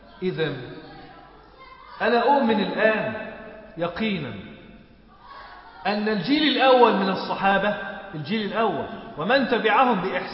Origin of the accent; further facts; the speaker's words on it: Mansoura, Dakahlia, Egypt; احنا عندنا في المنصورة